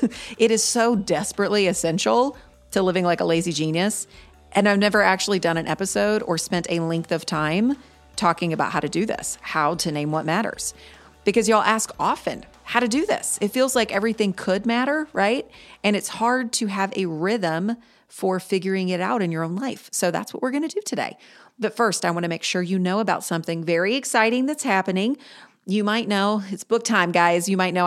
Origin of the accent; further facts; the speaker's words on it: Greensboro, North Carolina, United States; The other two events are in DC and Greensboro, my hometown.